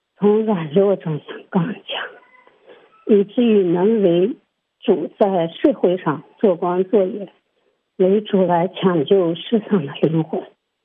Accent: Anhui, China; 我是来自安徽的

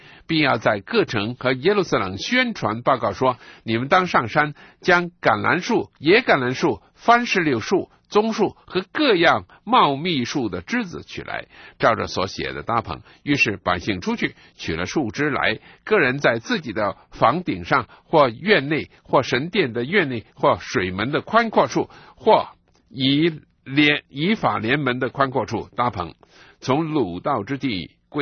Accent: China; 我知道我们中国人呢都是比较上物质方面的很节省的一个民族啊

